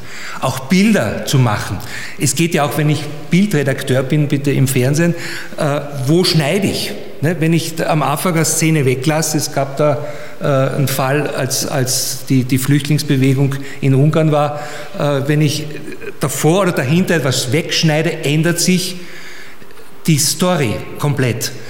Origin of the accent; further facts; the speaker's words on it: Styria, Austria; Und das Problem ist, ich bin Steirer